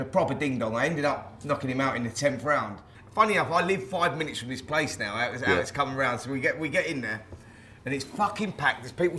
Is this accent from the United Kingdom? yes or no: yes; Barnet, London, United Kingdom; It was a local derby. I was from Barnet, he was from Harrow, so we always had that rivalry.